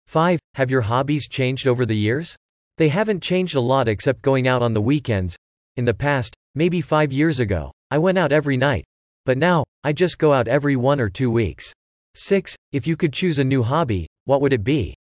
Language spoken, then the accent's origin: English; Vietnam; English is a second language; now in Ho Chi Minh City, Vietnam; I'm working and living in HCM, but my parents reside in my hometown, HN District in DT Province. It's quite far from HCM City, maybe about 200 kilometers